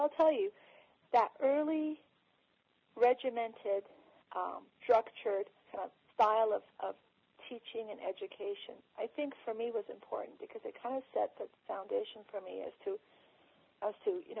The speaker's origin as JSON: {"language": "English", "town": "Salt Lake City", "region": "Utah", "country": "United States", "tie": "born or raised there", "also_born_or_lived": "Iran / England", "said": "So I was born in Iran, but I actually grew up in Salt Lake City, Utah. We lived in England for 3 or 4 years, but then we migrated here to the United States after the revolution."}